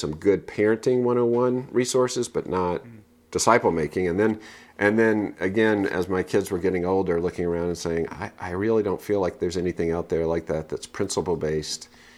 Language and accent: English; the South, United States; which actually I find growing up in the South is somewhat refreshing because the people who are at church want to be at church.